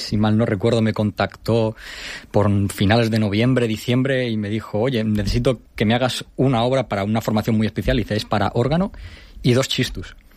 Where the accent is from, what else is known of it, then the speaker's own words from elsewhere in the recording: Alicante, Valencian Community, Spain; Yo soy de Alicante, sí, sí.